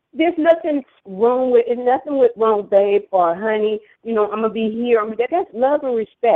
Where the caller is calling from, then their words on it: Sacramento, California, United States; I'm calling from Sacramento.